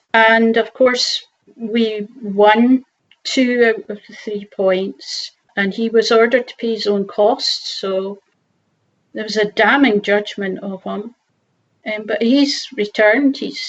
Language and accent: English; Edinburgh, Scotland, United Kingdom; now in Orkney, United Kingdom; I was born in Edinburgh, 10 Claremaston Drive